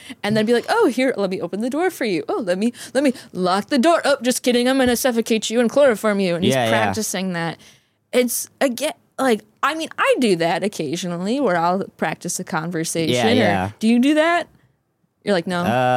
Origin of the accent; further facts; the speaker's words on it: Chicago, Illinois, United States; I grew up partially in Chicago and stuff